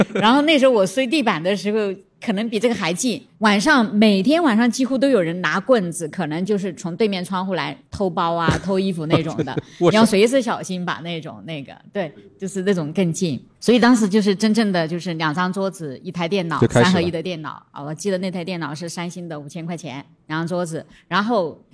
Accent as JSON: {"language": "Chinese", "country": "China", "said": "我一个从内地过来啊"}